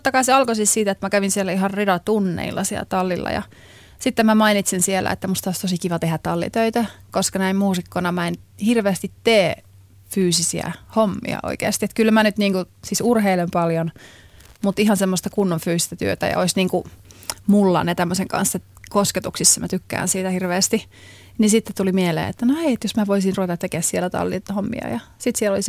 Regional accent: Jyväskylä, Central Finland, Finland; mä oon Jyväskylästä ja en puhu ranskaa yhtään

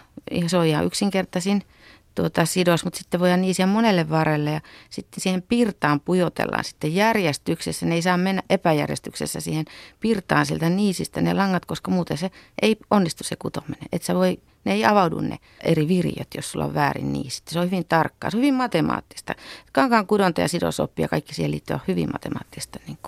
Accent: Northern Finland, Finland; Mä oon Pohjois-Suomesta

